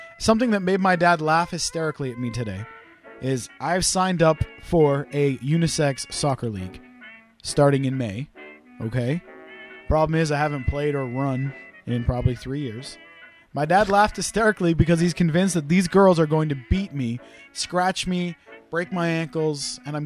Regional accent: Wales, United Kingdom; both my parents were born in Wales. I was born in Wales.

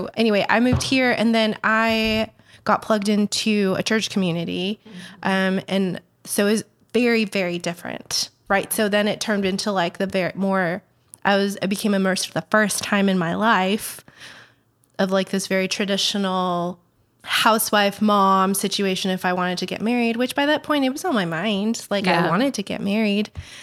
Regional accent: California, United States; Like, I grew up in Silicon Valley, like the golden age of like startups

